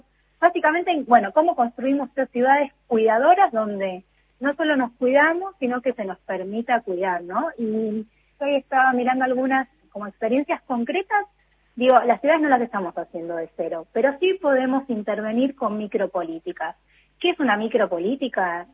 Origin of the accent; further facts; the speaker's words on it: Lanús, Buenos Aires Province, Argentina; yo soy de Lanús, del conurbano bonaerense